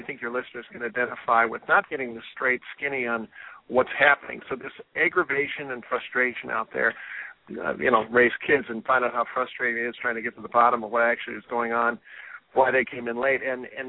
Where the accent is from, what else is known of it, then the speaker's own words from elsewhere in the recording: International Falls, Minnesota, United States; moved away as an adult; also born or lived in North Dakota / St. Louis; I grew up on the Canadian border, worked at the port of entry there, International Falls, and then came on after college and moved a couple of times from Minnesota to North Dakota, another hot spot, and then down to St. Louis